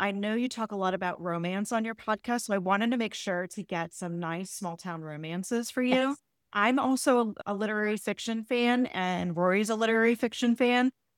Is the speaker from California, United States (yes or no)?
no; Scranton, Pennsylvania, United States; I'm from Scranton actually, so I'm a huge.